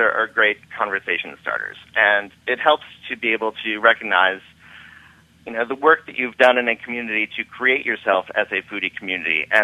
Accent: Chicago, Illinois, United States; New York and San Francisco and New Orleans and my hometown of Chicago.

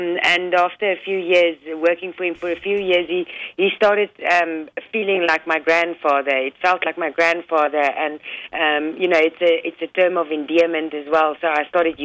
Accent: South Africa; Growing up in South Africa, we never questioned our own belief system.

